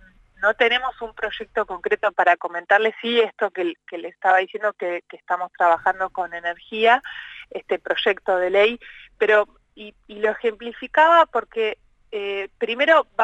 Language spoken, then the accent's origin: Spanish; Neuquén, Argentina; born there; nací también en Neuquén Capital. A los pocos años, hace varios años, estoy viviendo en Centenario